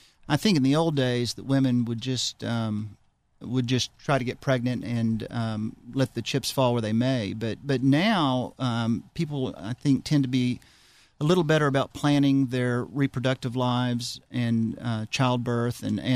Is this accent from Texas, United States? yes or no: yes; Hillsboro, Texas, United States; I grew up in the metropolis of Hillsboro, Texas. It's about 2 hours north of Austin. And small town boy.